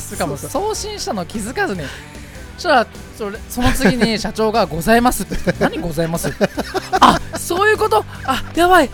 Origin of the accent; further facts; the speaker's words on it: Fujisawa, Kanagawa, Japan; 藤沢出身の俳優タレントとして活動する私